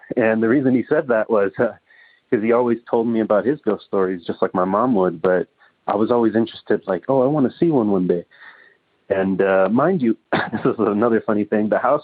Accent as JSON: {"language": "English", "region": "California", "country": "United States", "said": "I'm from Northern California."}